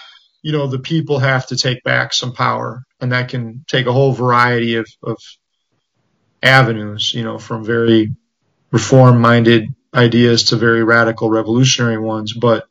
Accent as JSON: {"language": "English", "country": "United States", "tie": "born or raised there", "said": "I think that growing up in the United States, we're so used to the police being sort of this thing that is pushed down our throats"}